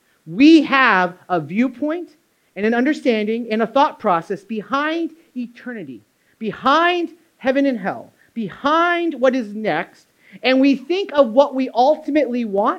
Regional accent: New Hampshire, United States; Now, growing up in New Hampshire, I had never been tanning

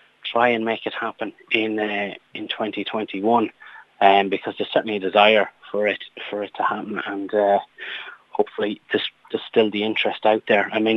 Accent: Connacht, Ireland; Yes, I am a Corry man. So born and bred in Corry, and would have obviously played with Corry Bowes for several years.

